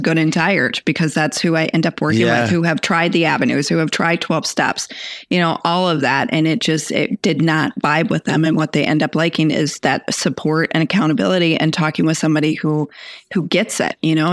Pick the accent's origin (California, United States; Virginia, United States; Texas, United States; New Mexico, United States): Texas, United States; born there; I don't know if that's because I was born in Texas.